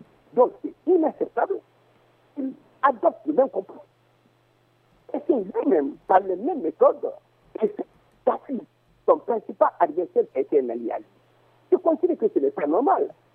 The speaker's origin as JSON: {"language": "French", "country": "Guinea", "said": "moi, en tant que Guinéen, je considère le Bénin comme étant un modèle de démocratie."}